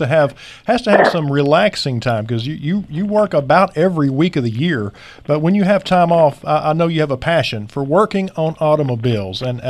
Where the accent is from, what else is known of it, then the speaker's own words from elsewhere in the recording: Paris, Texas, United States; The pride of my hometown of Paris, Texas.